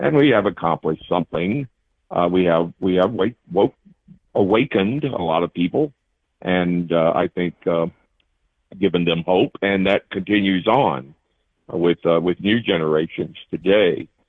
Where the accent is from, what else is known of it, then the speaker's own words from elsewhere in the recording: Alabama, United States; moved away as an adult; And I moved here from Alabama, of course, my home state